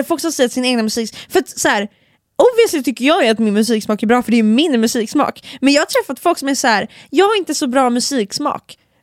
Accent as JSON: {"language": "Swedish", "country": "Finland", "said": "Tänk på att jag är finsk."}